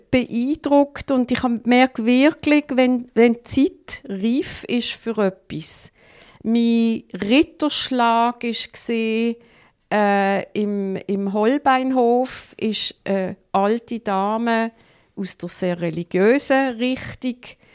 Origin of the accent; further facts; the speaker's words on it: Riehen, Basel-Stadt, Switzerland; Heim in Riechen. Mein Vater war Küchenchef dort und Mitglied der Geschäftsleitung und ich bin mit alten Menschen gross geworden.